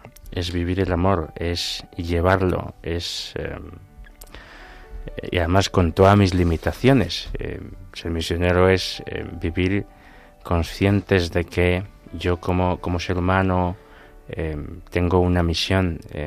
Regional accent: northeast, Equatorial Guinea; moved away as an adult; now in Spain; soy de Vipellín, al noreste de Guinea Ecuatorial. Y bueno, llevo aquí en España desde 2015. Vine con una beca de formación universitaria, Universidad Francisco de Vitoria

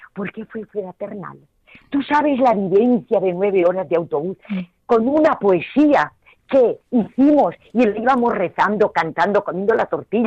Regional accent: Salamanca, Castile and León, Spain; sabía que soy salmantino.

